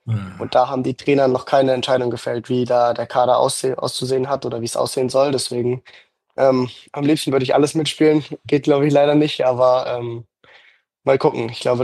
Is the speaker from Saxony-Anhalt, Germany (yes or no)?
no; Munich, Bavaria, Germany; in München, in meiner Heimatstadt